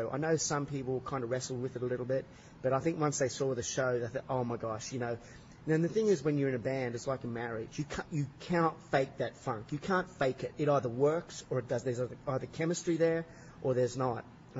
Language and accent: English; Australia; Yeah, I've many, many fond memories of growing up in Australia, of course.